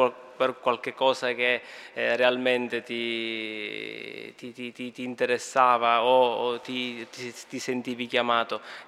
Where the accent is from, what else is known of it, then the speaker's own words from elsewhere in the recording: Syracuse, Sicily, Italy; Ho 33 anni, vengo da Siracusa, quindi estremo sud dell'Italia